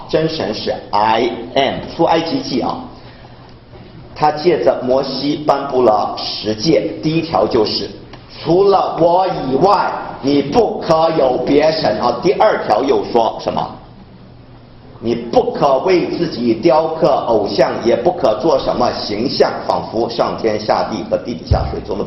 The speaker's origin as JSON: {"language": "Chinese", "country": "China"}